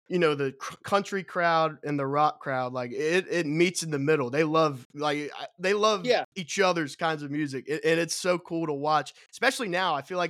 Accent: Cincinnati, Ohio, United States; so when I'm from Cincinnati area.

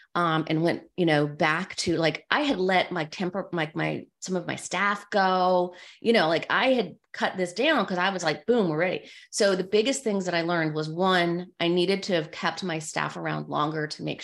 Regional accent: the South, United States; I'm from the South

